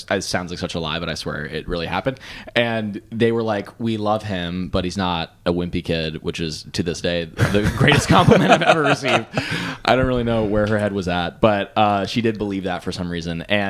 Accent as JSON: {"language": "English", "region": "Virginia", "country": "United States", "said": "Yeah, I'm from Virginia, like right outside DC"}